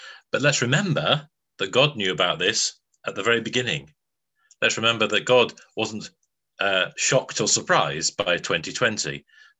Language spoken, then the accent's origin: English; Blackpool, North West England, United Kingdom; When I was growing up in Anglican Church in Blackpool, Remembrance Day was notable by the fact there were a huge number of people in the congregation that were World War I veterans or World War II veterans.